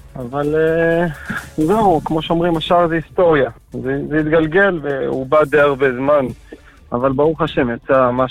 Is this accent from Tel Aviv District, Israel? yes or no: yes; Bnei Brak, Tel Aviv District, Israel; אני גדלתי בבני ברק